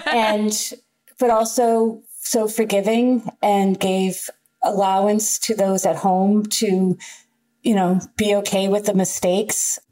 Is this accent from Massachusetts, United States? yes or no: yes; Massachusetts, United States; I grew up outside Boston, and PBS, you know, WGBH, PBS was our form of entertainment.